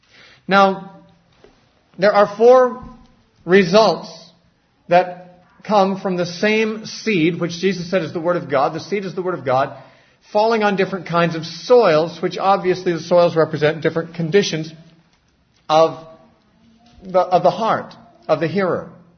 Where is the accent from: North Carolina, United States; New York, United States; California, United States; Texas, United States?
California, United States; I was raised in Southern California during a time of a great revival, which was called the Jesus Movement